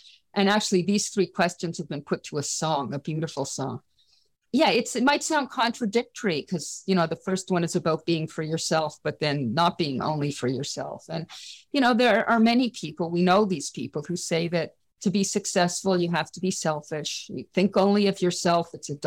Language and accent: English; Canada; I'm Canadian